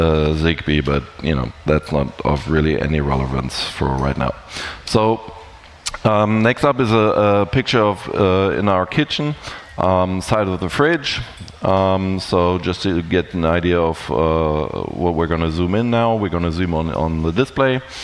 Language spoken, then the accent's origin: English; Germany; English is a second language; also born or lived in United States; I'm from Germany, and I've spent some time in the US, if you can tell from the accent.